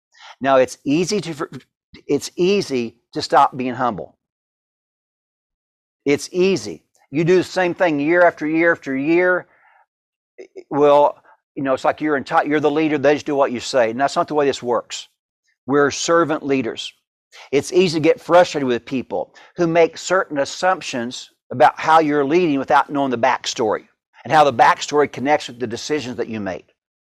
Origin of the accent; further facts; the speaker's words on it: Albion, United States; my great-grandma lived about 100 yards from the railroad tracks in my hometown of Albion.